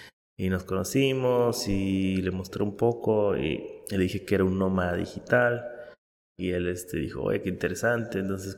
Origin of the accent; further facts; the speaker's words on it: Mexico; De hecho, soy mexicano, siempre se me olvida decir, pero soy mexicano.